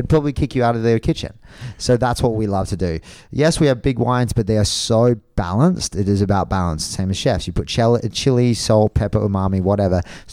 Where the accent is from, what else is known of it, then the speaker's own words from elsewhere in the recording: Australia; And I mean to swear, I'm Aussie.